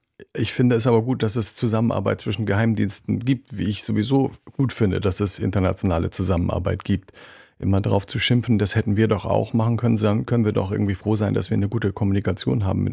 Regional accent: Kiel, Schleswig-Holstein, Germany; Also ich komme ja von der Nordsee, die Ostsee, es war auch lange Zeit meine Heimat, bin in Kiel groß geworden.

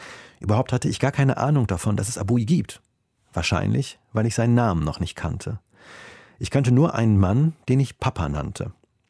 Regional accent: North Rhine-Westphalia, Germany; born there; mein Vater kommt aus einem fernen Land, dem Irak. Mehr konnte ich dazu nicht sagen. Ich bin im Ruhrgebiet geboren und in einer Kleinstadt aufgewachsen. Zusammen mit meiner deutschen Mutter, meiner Schwester und Papa. Wir waren noch nie im Irak.

